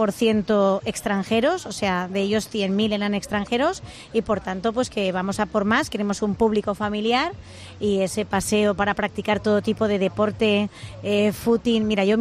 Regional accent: Castellón de la Plana, Valencian Community, Spain; Sacar el orgullo patrio que somos de Castellón y aquí no tenemos nada que envidiarle al resto del mundo.

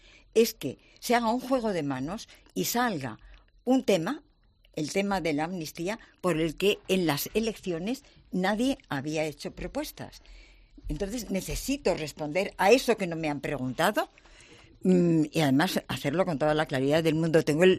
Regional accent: Spain; a mí como española

